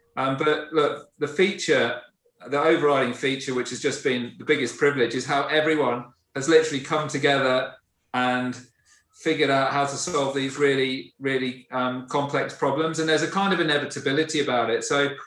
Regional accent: England, United Kingdom; I grew up in England, supported England all my life

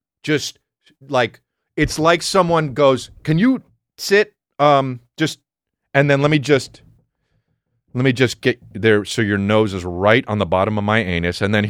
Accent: New Jersey, United States; because I'm from Jersey

